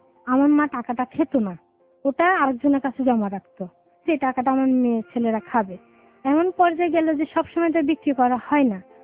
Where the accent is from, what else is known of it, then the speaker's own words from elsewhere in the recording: Chittagong, Chittagong Division, Bangladesh; আমি চট্টগ্রাম থেকে আসছি।